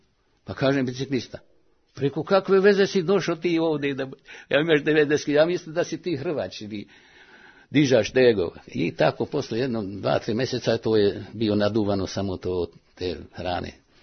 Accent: Serbia; a ja sam iz Srbije.

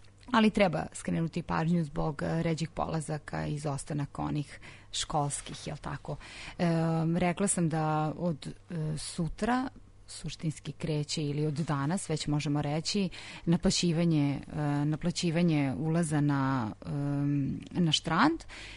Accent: Novi Sad, Vojvodina, Serbia; Turistima koji nameravaju da dođu kod nas u Novi Sad tokom leta

